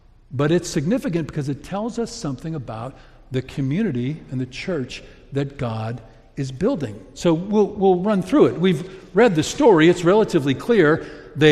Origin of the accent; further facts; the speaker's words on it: Ireland; I'm an Irishman.